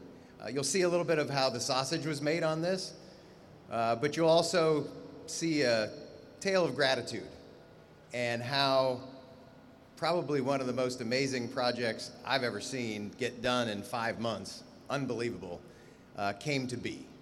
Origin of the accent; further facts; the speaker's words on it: Columbus, Ohio, United States; I'm from Ohio, from Columbus, Ohio.